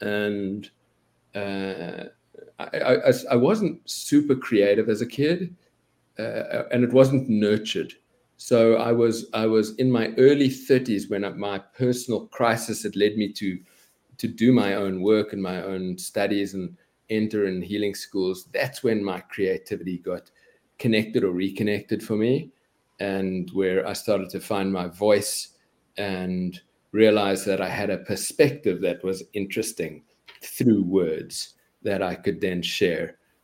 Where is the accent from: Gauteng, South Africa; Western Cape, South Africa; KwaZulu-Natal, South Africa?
Western Cape, South Africa; Cape Town; I'm South African. And so I was growing up in Cape Town, way back when, pretty much in the heart of the apartheid years.